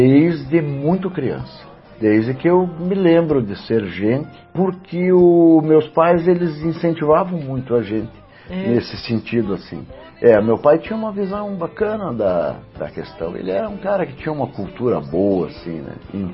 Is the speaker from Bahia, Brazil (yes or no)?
no; Medianeira, Paraná, Brazil; born there; Não, eu nasci em Medianeira.